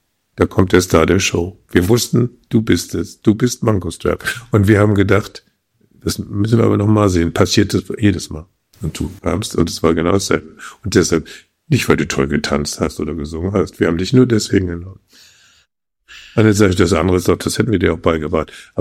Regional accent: Hamburg, Germany; Ich war ja Deutsch, ich sag, ja, ich komme aus Hamburg.

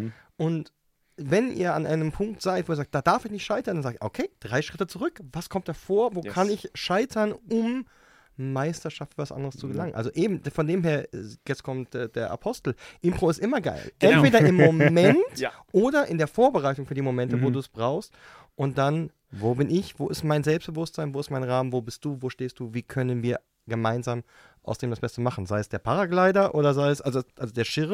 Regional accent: Germany; Und ich sage es als Deutscher, ich krieg einen Cappuccino, ist auch in Deutschland unhöflich.

